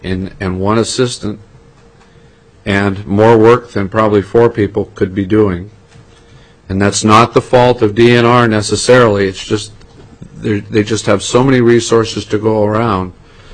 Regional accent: Vermont, United States; my home state of Vermont

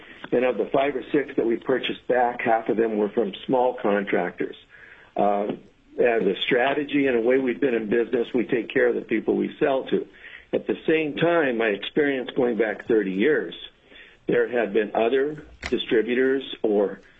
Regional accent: Alaska, United States; born there; I was born in Alaska, and my grandfather was involved in construction going back many years.

